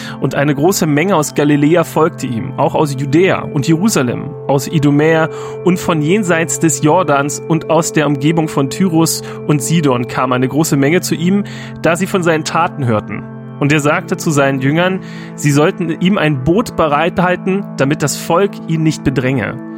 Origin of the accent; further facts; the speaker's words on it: Brandenburg, Germany; also ich komme ja aus Brandenburg